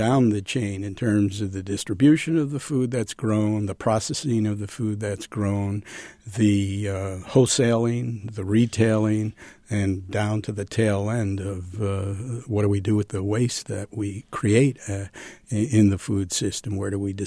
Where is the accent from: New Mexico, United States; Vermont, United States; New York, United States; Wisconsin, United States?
New York, United States; New York City; I grew up in New York City in a dense urban environment, a lower working class neighborhood. I don't think I saw a farm till I was 16 years old.